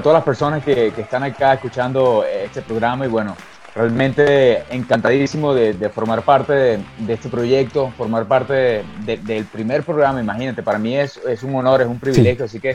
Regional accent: Venezuela; now in Guatemala; O sea, yo desde que yo salí de Venezuela, para nada.

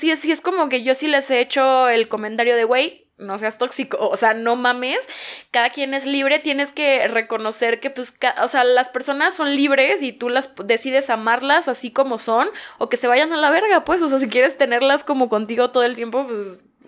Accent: Mexico; nuestra cultura como mexicanos es súper familiar.

